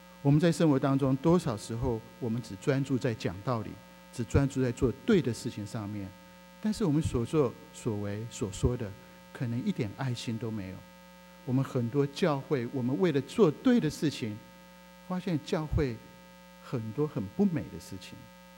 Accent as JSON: {"language": "Chinese", "country": "China", "said": "我们中国人也常在新闻上看到什么是丑闻"}